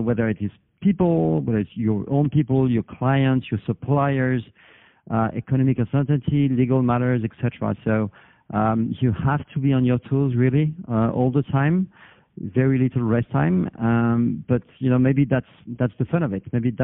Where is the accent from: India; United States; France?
France; English is a second language; moved away as an adult; now in Asia; Well, I'm from France originally. I've been in Asia for now about 15 years.